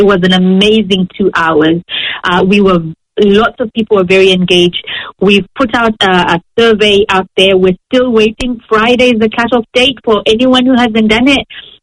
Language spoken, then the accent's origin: English; Kenya; now in New Zealand; I am a Kenyan who lives in New Zealand. I have Kenyan roots. I have Kenyan friends.